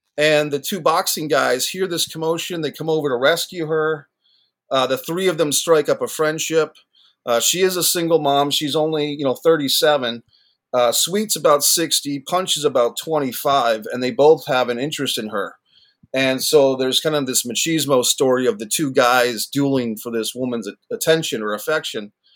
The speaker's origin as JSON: {"language": "English", "region": "Rhode Island", "country": "United States", "said": "hey, I'm a screenwriter from Rhode Island."}